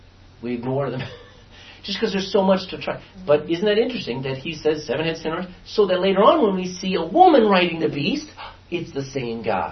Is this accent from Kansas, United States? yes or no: no; Texas, United States; and I'm from Texas. We've been to the Alamo.